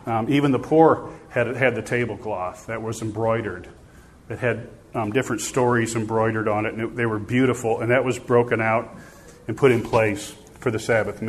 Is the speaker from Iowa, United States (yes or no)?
yes; Iowa, United States; moved away; also born or lived in Missouri, United States; But we came from Iowa and the store wasn't even open. I mean, the grocery store wasn't even open on Sunday. When we moved to Missouri, they had bigger stores.